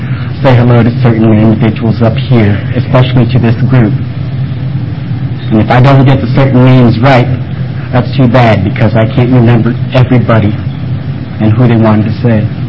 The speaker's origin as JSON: {"language": "English", "region": "Hawaii", "country": "United States", "tie": "born or raised there", "said": "As a kid growing up in Hawaii, I didn't know there was something different between me and the rest of you."}